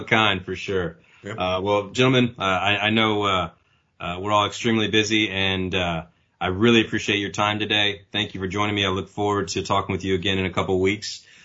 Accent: Texas, United States; I'm from Texas originally

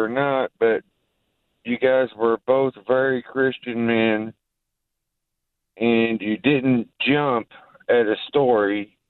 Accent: Illinois, United States; I'm from Southern Illinois also

